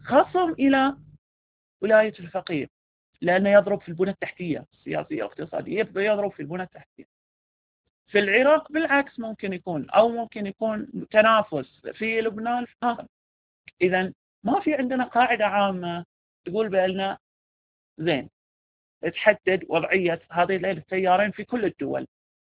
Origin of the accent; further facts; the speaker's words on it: Qatif, Eastern Province, Saudi Arabia; عندنا في القطيف يميزون بين التيار الشيرازي في الحجاز والتيار الشيرازي في العراق